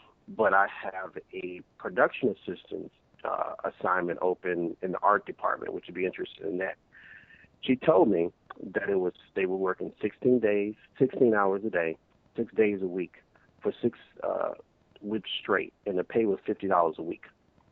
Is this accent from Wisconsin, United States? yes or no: no; Chicago, Illinois, United States; So after talking with Seth and coming from Chicago, because I'm really from Chicago, we thought about doing something around gun violence.